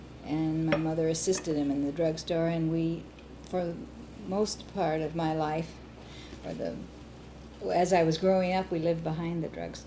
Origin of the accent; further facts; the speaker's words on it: Chicago, Illinois, United States; born there; Well, I was born in Chicago in 1914.